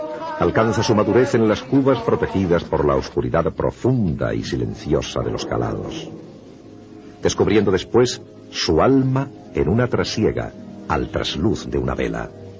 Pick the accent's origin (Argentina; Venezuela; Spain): Spain; La Rioja; como riojana de pro